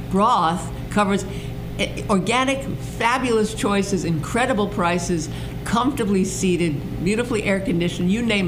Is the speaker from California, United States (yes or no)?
no; New York, United States; because I always said that I was originally from New York